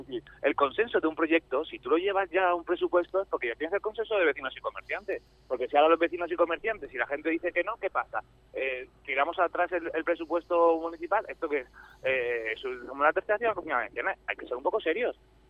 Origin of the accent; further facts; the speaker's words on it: Spain; como cualquier español, tengo que ganarme mi sueldo todos los meses.